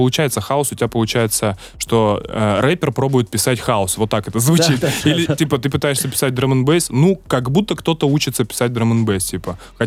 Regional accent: Novy Urengoy, Yamalo-Nenets Autonomous Okrug, Russia; Было очень скучно у меня в родном городе, в Новом Уренгое, без интернета

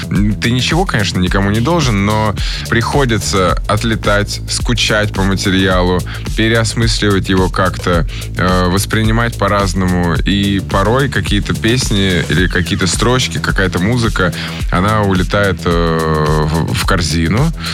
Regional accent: Moscow, Russia; Просто я как москвич коренной просто хотел.

